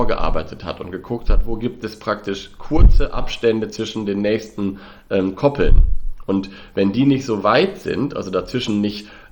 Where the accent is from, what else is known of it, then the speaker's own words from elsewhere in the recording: Lower Saxony, Germany; born there; ich komme ja gebürtig aus Südwest-Niedersachsen. Als ich Kind war, war der Steinkauz da seltener.